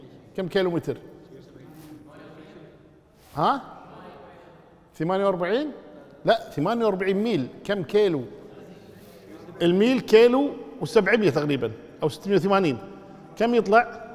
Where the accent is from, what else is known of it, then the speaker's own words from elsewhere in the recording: Kuwait; بالمناسبة الآن عندنا في الكويت مثلا الآن ليذهبون إلى الخيران، منطقة الخيران، أو إلى الوفرة، أو إلى السالمي، أو إلى العبدلي